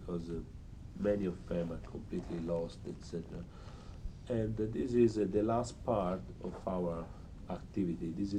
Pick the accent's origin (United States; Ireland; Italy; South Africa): Italy; Pistoia, Tuscany; English is a second language; I am from Pistoia, which is a great enemy of Florence.